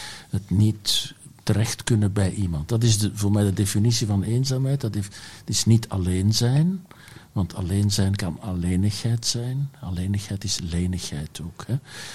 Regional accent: Boom, Antwerp, Belgium; ik ben afkomstig van Boom. Hè. Dat ligt vlak naast Ter Hagen, tussen Rumst en Boom.

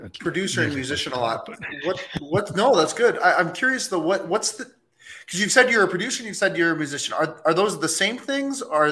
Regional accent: Minnesota, United States; I'm from Minnesota, man. I know who I'm from Minnesota. I know who

